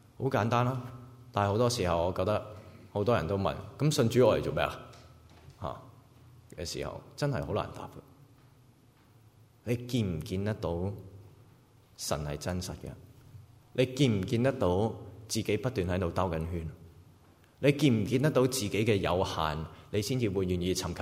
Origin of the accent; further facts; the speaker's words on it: Guangdong, China; accent: Cantonese; 所以我们广东话那句转牛角尖